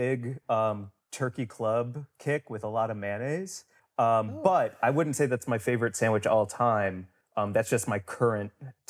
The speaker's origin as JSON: {"language": "English", "town": "St. Louis", "region": "Missouri", "country": "United States", "tie": "born or raised there", "said": "St. Louis, Missouri."}